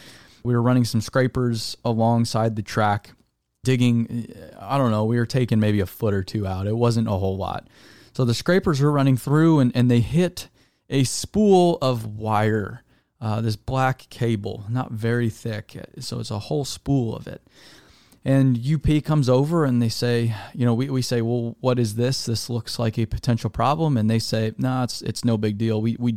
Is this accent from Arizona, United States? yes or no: yes; Arizona, United States; I'm from Arizona. I've had some damn good burritos.